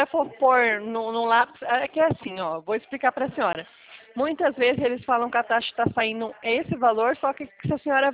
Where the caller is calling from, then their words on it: Presidente Prudente, São Paulo, Brazil; eu sou aqui de Presidente Prudente